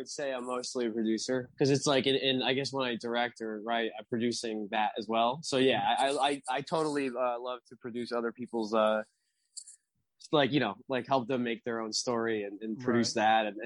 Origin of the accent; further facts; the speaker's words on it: New Jersey, United States; born there; now in California, United States; I was born in Jersey, and like my grandma lived like right outside of like Patterson and stuff like that.